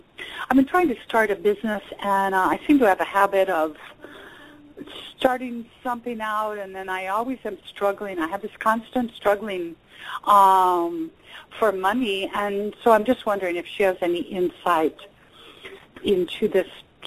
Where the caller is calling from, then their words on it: Florida, United States